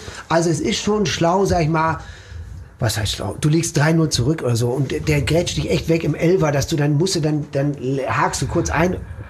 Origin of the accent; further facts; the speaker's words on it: Herne, North Rhine-Westphalia, Germany; also born or lived in Dortmund; Ich bin in Dortmund nur geboren. Ich bin in Port groß geworden. In Herne. Ja, okay. In Van der Eickel und Herne aufgewachsen, zur Schule gegangen.